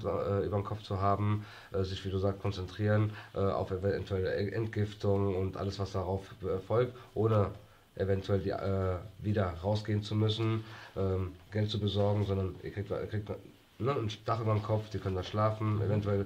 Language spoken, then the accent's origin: German; Spain; Ich komme ja aus Spanien